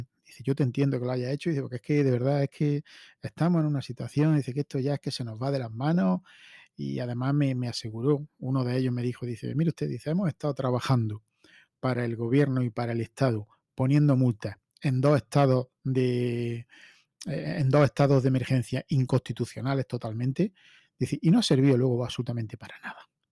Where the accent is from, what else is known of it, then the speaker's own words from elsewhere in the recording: Spain; como consumidor y como español